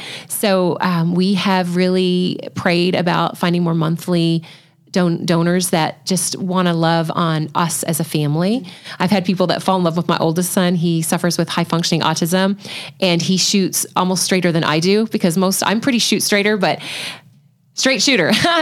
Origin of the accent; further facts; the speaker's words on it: Canada; I am from Canada and have not gotten to go home.